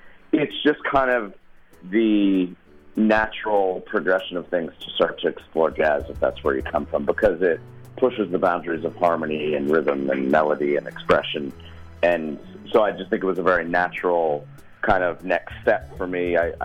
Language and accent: English; Boulder, Colorado, United States; I'm born and raised in Boulder, Colorado.